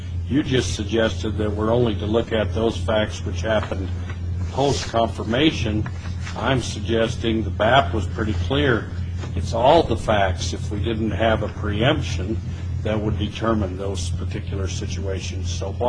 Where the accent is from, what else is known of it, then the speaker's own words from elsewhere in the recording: Idaho, United States; I'm the new guy, though. I'm from Idaho.